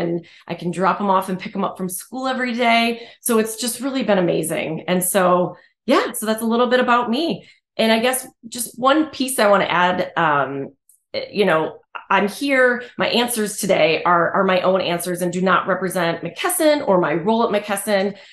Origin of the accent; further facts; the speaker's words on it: Buffalo, New York, United States; also born or lived in Arizona, United States; You know, like I said, I'm from Buffalo, New York, went to college in Buffalo at Canisius College.